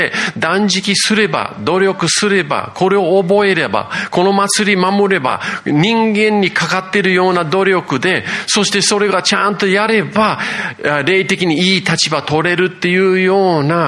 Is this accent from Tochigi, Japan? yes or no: no; Yokohama, Kanagawa, Japan; also born or lived in Tokyo; 東京生まれ横浜育ち